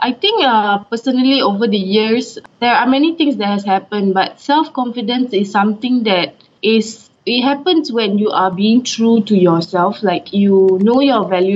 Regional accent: Singapore; Okay, I am from Singapore.

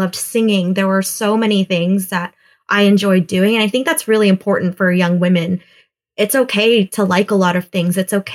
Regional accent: Houston, Texas, United States; I grew up in Houston, Texas.

